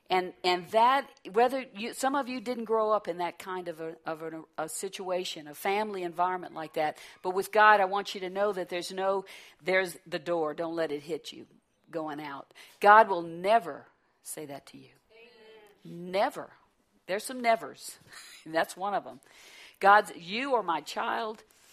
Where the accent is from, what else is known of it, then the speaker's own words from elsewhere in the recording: Louisiana, United States; You know, I'm from Louisiana. Okay, I went to school in New Orleans.